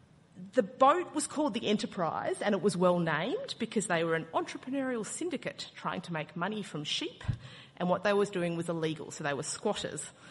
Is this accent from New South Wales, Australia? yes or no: no; Melbourne, Victoria, Australia; I grew up in Melbourne, so it's ridiculous.